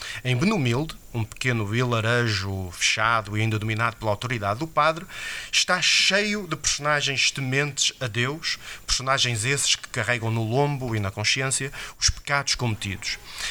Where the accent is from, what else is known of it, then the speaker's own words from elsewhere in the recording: North, Portugal; eu também sou do Norte